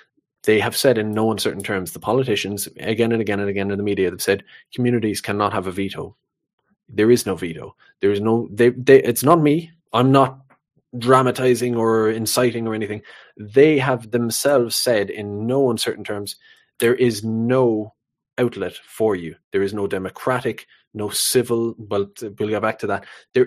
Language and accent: English; Ireland; one, I'm Irish and I like to keep it real, keep it local, right?